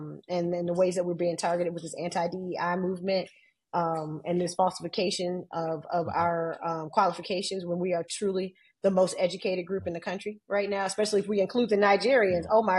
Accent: Richmond, Virginia, United States; I mean, my hometown in Richmond, Virginia, the Retail Merchants Association was put into place to run all those black businesses out of business

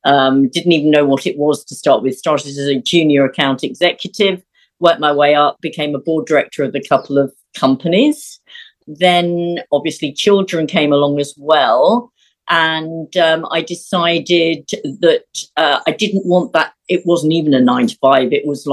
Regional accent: South East England, United Kingdom; also born or lived in London; I grew up in Kent and I went to school here, went to the girls' grammar in Dover, which is another seaside town further around the coast.

